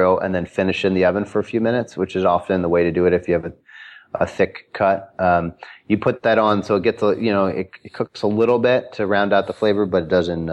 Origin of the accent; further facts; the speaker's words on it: Chicago, Illinois, United States; So we're both from Hyde Park. And Hyde Park is on the south side of Chicago, where the University of Chicago is.